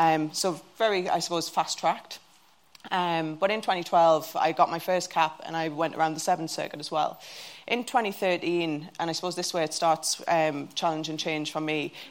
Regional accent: Newcastle, North East England, United Kingdom; born there; And you can hear from my voice, I'm not the typical Irish. I was born in Newcastle, but my family are from Belfast.

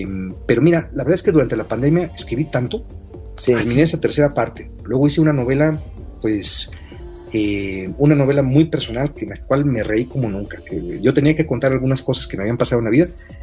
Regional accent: Tampico, Tamaulipas, Mexico; porque habla de mi tierra, de Tampico, Tamaulipas.

